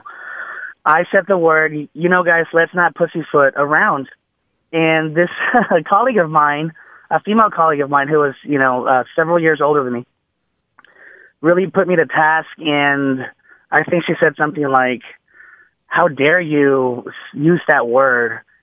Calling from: Dallas, Texas, United States; I'm calling from Dallas, Texas.

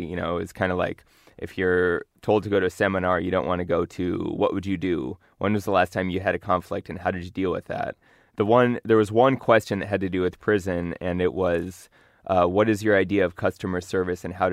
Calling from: California, United States; She knows I'm calling from California.

